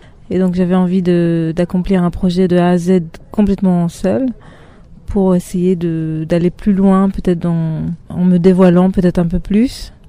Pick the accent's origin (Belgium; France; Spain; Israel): Israel; born or raised there; French is a second language; moved away